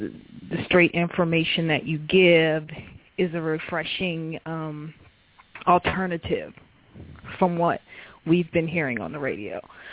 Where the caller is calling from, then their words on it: Tennessee, United States; I'm calling from Tennessee.